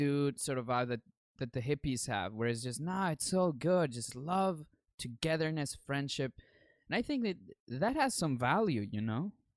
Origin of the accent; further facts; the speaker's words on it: Bolivia; now in Canada; I was born and raised in Bolivia, South America. And so before I moved to Canada, all that I knew from reality was my culture and the way that things were done in there.